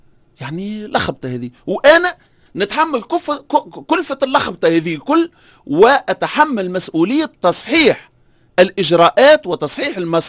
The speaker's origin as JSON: {"language": "Arabic", "country": "Tunisia", "said": "النظام شبه البرلماني اللي عندنا في تونس"}